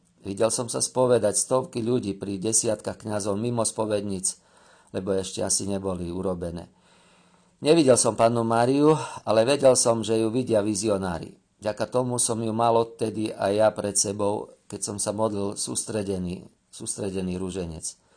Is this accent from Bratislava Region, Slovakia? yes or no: no; Litmanová, Prešov Region, Slovakia; grecko-katolícky kňaz, momentálne pôsobiaci v Ľutine, už 55-ročný. Vyrastal som v Litmanovej.